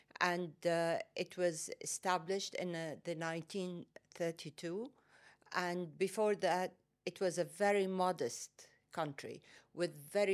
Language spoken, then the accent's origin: English; Saudi Arabia; I come from Saudi Arabia.